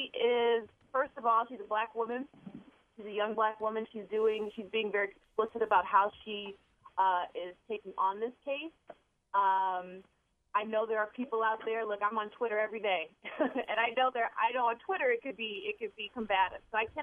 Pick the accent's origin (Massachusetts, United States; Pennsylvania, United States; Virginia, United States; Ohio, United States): Ohio, United States; Cleveland; I'm from Cleveland, Ohio, very similar kind of city like Baltimore.